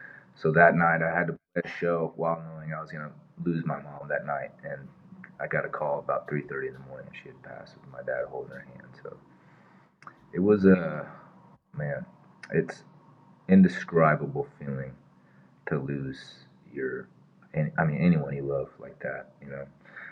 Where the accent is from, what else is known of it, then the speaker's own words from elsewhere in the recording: Iowa, United States; And then I decided to bring her on stage when I was going through my home state of Iowa, opening up for my buddy